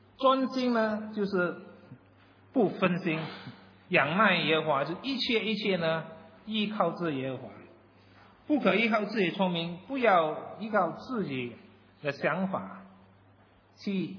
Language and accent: Chinese; Singapore; 我们新加坡人这样，东家不打打西家没事啊